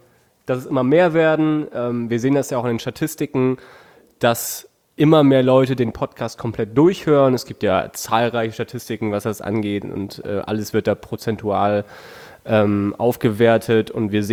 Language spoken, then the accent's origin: German; Germany; Ich komme aus Deutschland, natürlich.